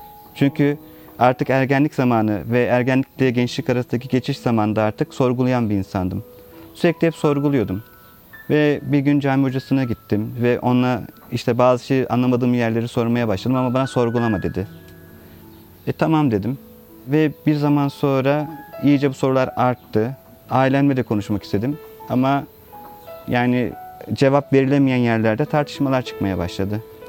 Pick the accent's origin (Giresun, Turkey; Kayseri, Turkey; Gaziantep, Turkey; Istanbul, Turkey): Istanbul, Turkey; also born or lived in Izmir; 1979 yılında İzmir'de doğdum ama İstanbul'da büyüdüm.